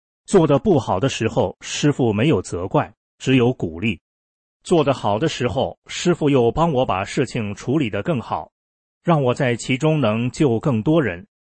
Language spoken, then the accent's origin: Chinese; China; 我赶紧跟他说，我来自中国，告诉你一件在中国发生的事情。